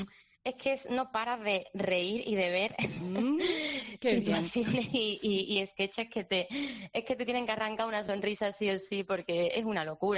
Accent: Andalusia, Spain; accent: Andalusian; nosotros somos andaluces y llevamos los personajes pues por el caminito andaluz porque somos de Andalucía

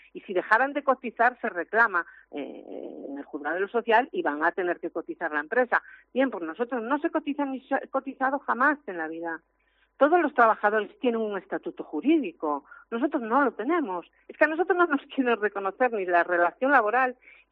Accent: Ferrol, Galicia, Spain; yo digo Ferrol porque soy de Ferrol

